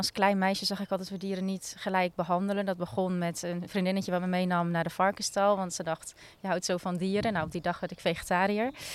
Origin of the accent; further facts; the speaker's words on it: Overijssel, Netherlands; ik kom natuurlijk uit Twente, dus ik ben van de hoge, drogere zandgronden en de vennetjes.